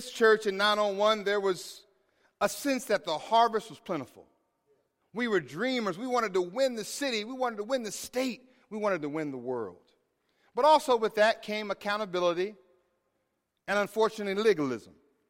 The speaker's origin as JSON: {"language": "English", "town": "Tallahassee", "region": "Florida", "country": "United States", "tie": "born or raised there", "said": "growing up in Tallahassee, as an African-American teenager, I didn't even think about dating someone who wasn't black."}